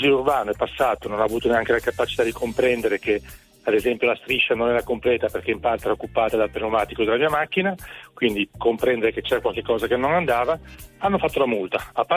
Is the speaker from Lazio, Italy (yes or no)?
no; Genoa, Liguria, Italy